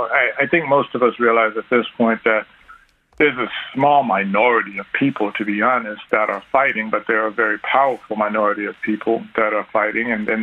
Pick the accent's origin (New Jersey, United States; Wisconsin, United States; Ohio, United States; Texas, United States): Texas, United States; the University of Texas, which is in my home state of Texas.